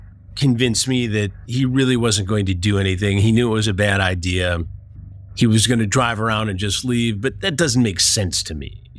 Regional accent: Detroit, Michigan, United States; And I'm a Tigers fan, as you may know, growing up in the Detroit area.

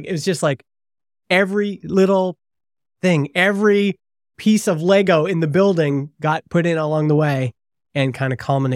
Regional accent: Alberta, Canada; I grew up in Alberta.

